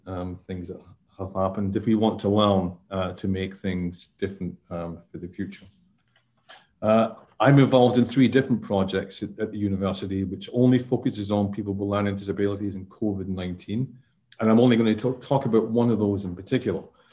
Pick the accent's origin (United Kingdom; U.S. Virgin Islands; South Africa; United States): United Kingdom; Scotland; now in Wales; I am not Welsh. I'm Scottish, but I have lived and worked in Wales for quite a long time now.